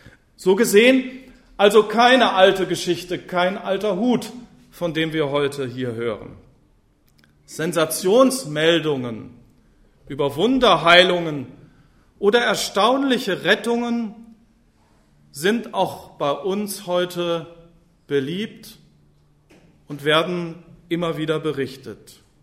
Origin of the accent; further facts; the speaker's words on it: Germany; den wir als Deutsche ja immer gerne wieder mal bemühen